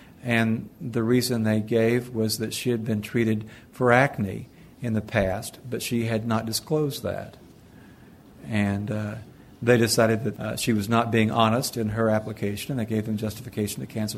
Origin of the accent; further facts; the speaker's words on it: Mountain City, Tennessee, United States; born there; There were only two doctors in all of Johnson County when I was born.